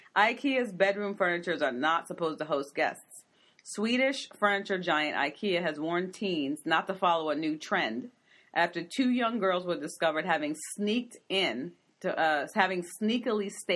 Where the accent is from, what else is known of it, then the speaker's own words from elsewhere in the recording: the South, United States; I'm from technically from the South. It's hot enough where I'm from.